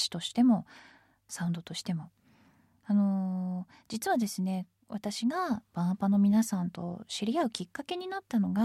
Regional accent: Itabashi, Tokyo, Japan; 私も同じ板橋出身ということで、妙な地元意識で最初から結束力も高かったですし、

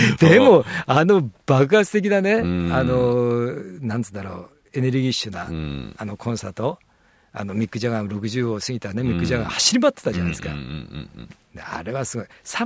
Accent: Kyobashi, Tokyo, Japan; 僕東京の京橋というところで生まれ育ったわけですよ。

